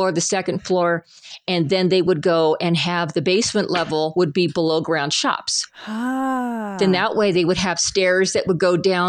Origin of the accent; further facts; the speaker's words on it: Salida, Colorado, United States; Now, I was raised in Salida.